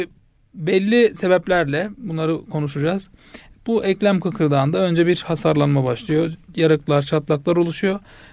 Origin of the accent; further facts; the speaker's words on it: İskenderun, Hatay, Turkey; 1974 doğumluyum. İskenderun'da ilk ortaöğretimi tamamladım.